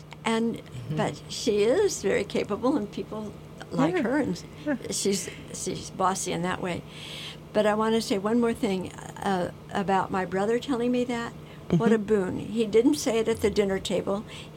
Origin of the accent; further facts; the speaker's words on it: Berkeley, California, United States; also born or lived in Los Gatos; We moved from Los Gatos to Berkeley, and there I was starting school without a single friend.